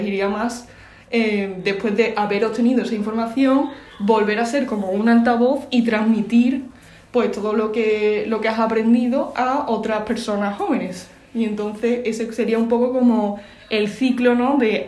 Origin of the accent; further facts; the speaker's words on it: Seville, Andalusia, Spain; también de Sevilla … de último año y estoy en el grupo Habitados 575, también de Sevilla.